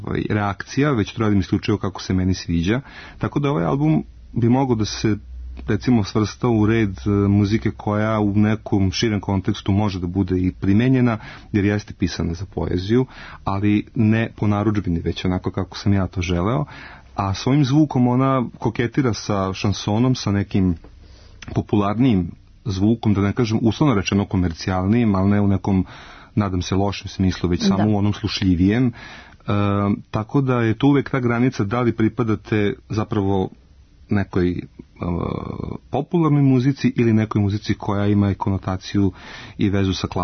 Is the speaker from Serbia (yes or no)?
yes; Serbia